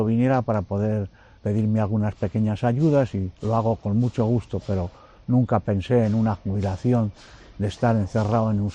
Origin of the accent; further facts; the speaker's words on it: Fuentes de Nava, Castile and León, Spain; eligieran mi pueblo natal, Fuentes de Nava